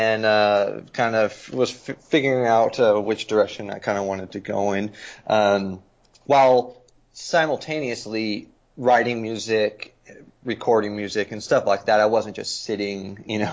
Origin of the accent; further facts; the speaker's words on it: California, United States; I'm from the West Coast. I'm from the San Francisco Bay Area, so I knew I was going to move back to California.